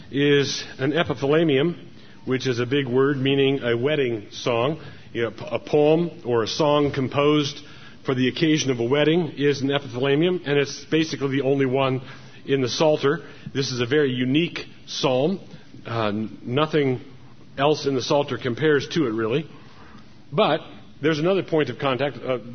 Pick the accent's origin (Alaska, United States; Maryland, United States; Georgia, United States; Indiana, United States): Maryland, United States; Annapolis; I grew up in Annapolis, Maryland